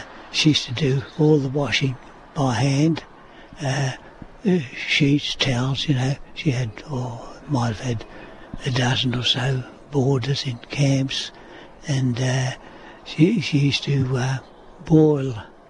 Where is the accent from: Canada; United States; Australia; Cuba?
Australia; Gawler, South Australia; also born or lived in Leonora; No, I was born in Leonora, but I didn't live in Leonora. I lived in Gawler.